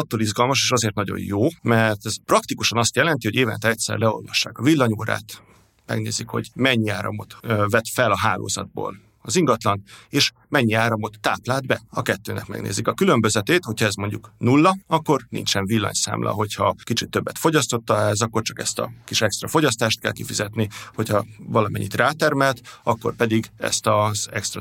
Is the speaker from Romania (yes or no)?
no; Keszthely, Zala, Hungary; born there; mint az én szülővárosom Keszthely